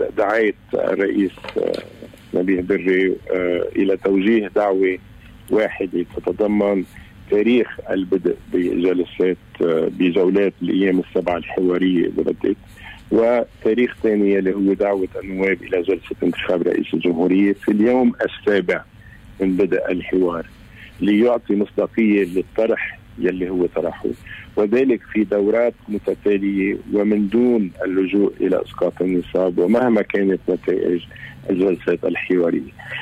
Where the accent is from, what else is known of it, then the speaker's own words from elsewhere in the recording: Lebanon; نحن كلبنانيين